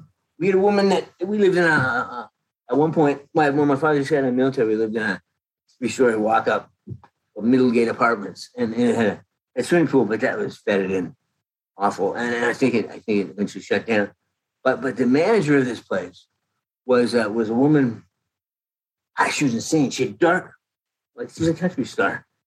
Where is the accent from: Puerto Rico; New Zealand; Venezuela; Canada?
Canada; moved away as an adult; now in United States; I came from Canada in 1979.